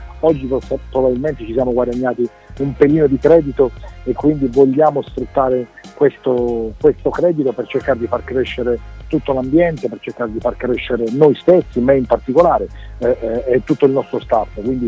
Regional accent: Taranto, Apulia, Italy; io da Tarantino ero ragazzino, avevo 14 anni

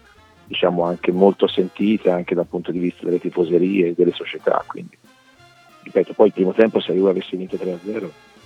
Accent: Florence, Tuscany, Italy; born there; io sono nato a Firenze

